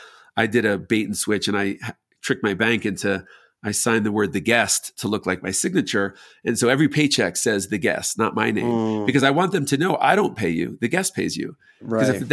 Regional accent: New York, United States; To me, growing up in New York, it was all about cross-culturalism

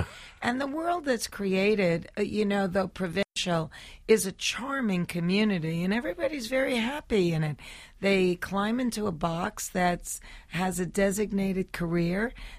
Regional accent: Flushing, New York, United States; Flushing, Queens.

